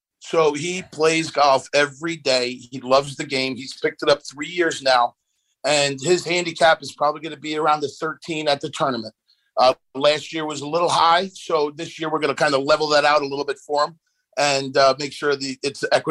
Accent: Long Island, New York, United States; I grew up in Long Island at Garden City Country Club as a caddy

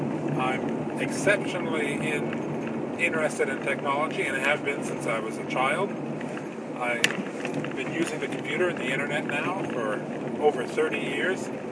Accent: United States; now in Hungary; I'm currently living in the Hungarian, or in the European country of Hungary, excuse me. But I was born and raised in America. I am a very patriotic American.

